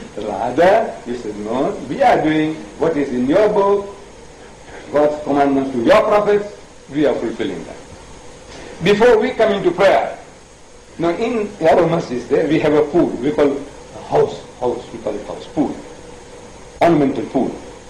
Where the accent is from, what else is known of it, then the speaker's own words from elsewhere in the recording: South Africa; Because when they look at me in my country, I'm an Indian. I look like an Indian.